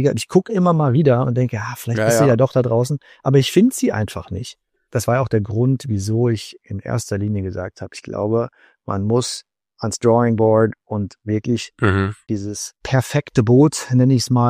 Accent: Rhineland-Palatinate, Germany; Hunsrück, meiner Heimat, meinen Wurzeln, dem Ort, an dem ich alles gelernt habe, was ich so kann, was Handwerk betrifft und was Ehrlichkeit und Handfestigkeit angeht. Und wo, wie gesagt, meine Vergangenheit und meine Wurzeln liegen, wo meine Familie auch immer noch wohnt.

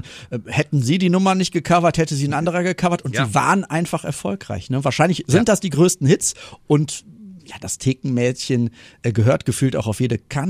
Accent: North Rhine-Westphalia, Germany; man kann ja in Köln oder bei uns im Rheinland ob Kölsch nicht sagen, ich liebe dich

